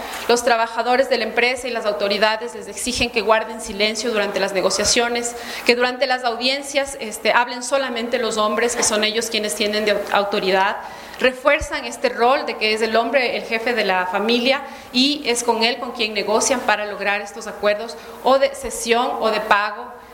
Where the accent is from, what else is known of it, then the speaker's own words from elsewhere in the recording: Ecuador; que no nos benefician a nosotros tampoco como ecuatorianos.